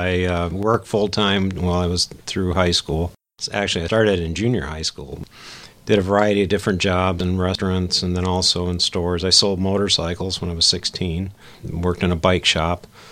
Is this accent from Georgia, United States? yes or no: no; Howell, Michigan, United States; I was born in Howell, Michigan, which is was a small community outside of Detroit, about 45 miles northwest of Detroit.